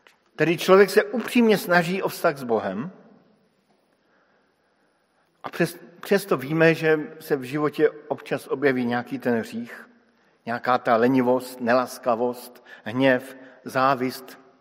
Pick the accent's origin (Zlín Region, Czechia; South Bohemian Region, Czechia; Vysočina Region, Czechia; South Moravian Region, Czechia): South Moravian Region, Czechia; Brno; Vyrůstal jsem v Brně a celé Brno pije vodu ze řeky Svratky